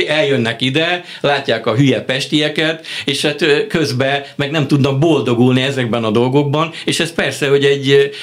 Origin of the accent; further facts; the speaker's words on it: Eastern Hungary, Hungary; én egy kelet-magyarországi faluban nőttem föl, ahol láttam idegeneket, a tirpákok, a cigányok, hallottam erről meg arról, és az, hogy én magyar vagyok, az egy dolog.